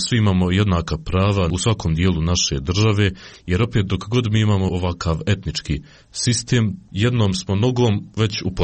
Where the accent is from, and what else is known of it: Bosnia & Herzegovina